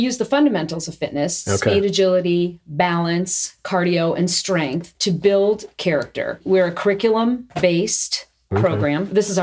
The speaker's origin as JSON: {"language": "English", "town": "Hammond", "region": "Indiana", "country": "United States", "tie": "born or raised there", "also_born_or_lived": "Munster", "said": "a native of Northwest Indiana. I grew up in Hammond and Munster."}